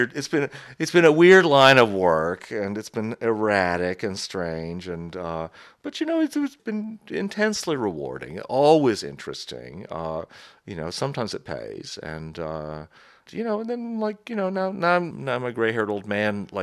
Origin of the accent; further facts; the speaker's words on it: New York, United States; So I was a very fortunate kid growing up in New York